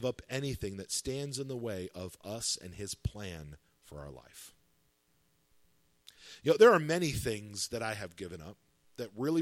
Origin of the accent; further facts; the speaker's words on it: Tioga, United States; I was born and raised right here in Tioga. I've lived in Tioga County all my life.